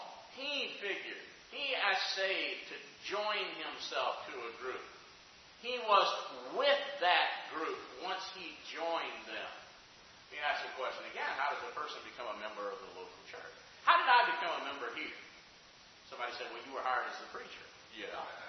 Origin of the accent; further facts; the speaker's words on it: Alabama, United States; And I came from Alabama